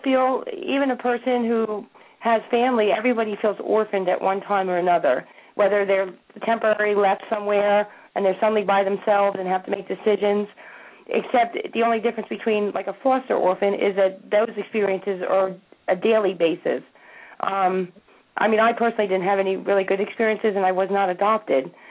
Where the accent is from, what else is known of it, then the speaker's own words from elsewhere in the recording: New Jersey, United States; I'm from New Jersey.